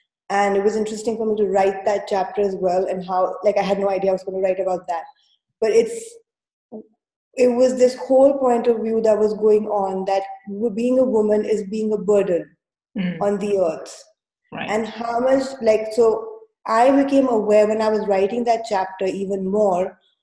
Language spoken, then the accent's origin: English; India; when I was growing up in India